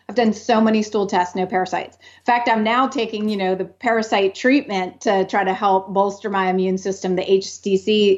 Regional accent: New Orleans, Louisiana, United States; I grew up in New Orleans, old, you know, your old houses, all kinds of stuff.

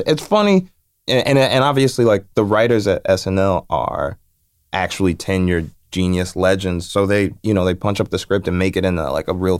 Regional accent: Chicago, Illinois, United States; I'm from Chicago. I used to do improv.

